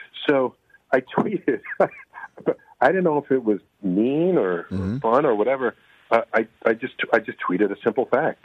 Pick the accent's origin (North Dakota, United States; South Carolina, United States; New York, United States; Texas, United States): New York, United States; New York City; I have a quick story to tell you about the Yankees, because I'm born and raised in the Bronx.